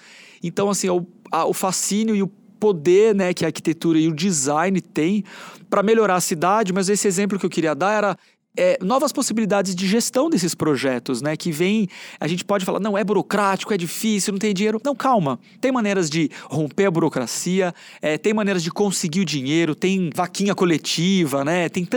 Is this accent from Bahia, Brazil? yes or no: no; São Paulo, Brazil; Eu sou paulistano, tenho orgulho.